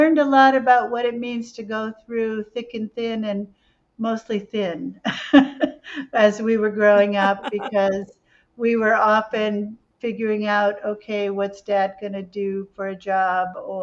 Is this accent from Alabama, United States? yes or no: no; Unadilla, New York, United States; In a little town called Unadilla. And Unadilla is on the Susquehanna River. It's very near Cooperstown.